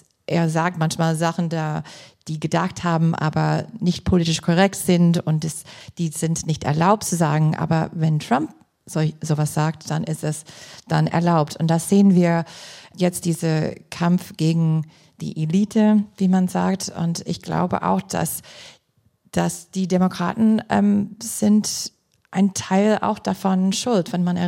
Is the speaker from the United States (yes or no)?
yes; Green Bay, Wisconsin, United States; German is a second language; war gerade mit einer Freundin aus Green Bay, wo ich herkomme